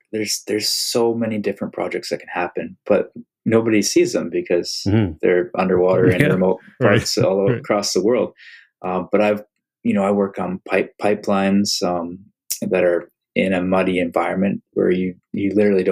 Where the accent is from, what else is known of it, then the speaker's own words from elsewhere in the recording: British Columbia, Canada; I grew up on the Sunshine Coast, British Columbia, and I was, you know, very spoiled with where I grew up.